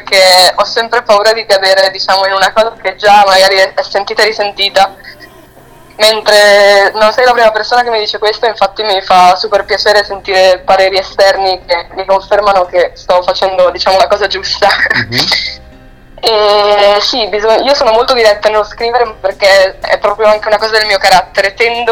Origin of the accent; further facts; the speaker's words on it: Ferrara, Emilia-Romagna, Italy; now in Rome, Italy; io sono di Ferrara ma mi sono trasferita a Roma da un mesetto